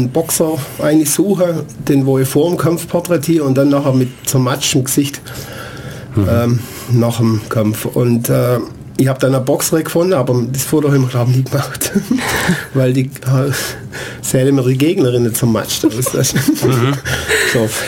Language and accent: German; Göppingen, Baden-Württemberg, Germany; now in Gallmutshöfe, Germany; Nein, ich komme ursprünglich aus Göppingen, habe aber in Biberach angefangen und wohne jetzt in Gallmutshöfe.